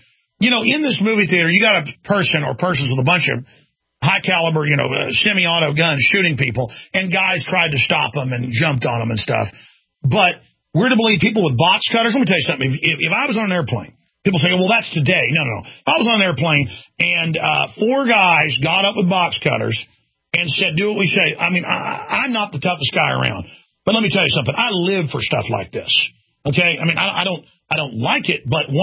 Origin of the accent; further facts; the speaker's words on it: Dallas, Texas, United States; I grew up in Dallas.